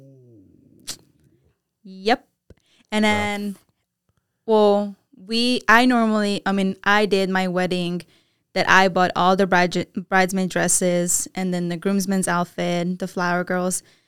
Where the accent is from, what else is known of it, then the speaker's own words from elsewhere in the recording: Romania; also born or lived in Hungary; Well, I'm Hungarian. I'm from Hungary. And most of my childhood was in Romania with my grandparents.